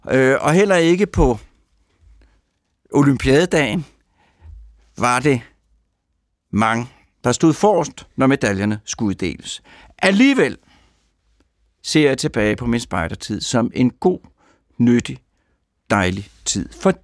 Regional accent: Sorgenfri, Capital Region of Denmark, Denmark; i Sorgenfri, hvor jeg kommer fra

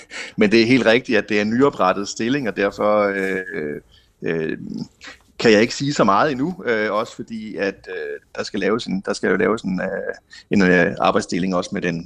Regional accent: Odense, Region of Southern Denmark, Denmark; jeg kommer fra Odense

